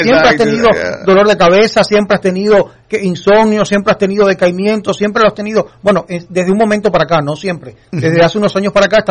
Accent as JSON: {"language": "Spanish", "country": "Cuba", "said": "yo recuerda que yo soy cubano."}